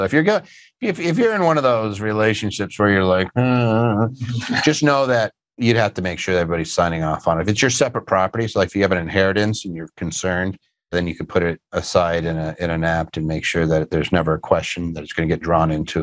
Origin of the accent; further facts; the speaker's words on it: Philadelphia, Pennsylvania, United States; now in Vashon, United States; But yeah, I grew up in Philadelphia, then moved out to an island in the middle of Puget Sound called Vashon.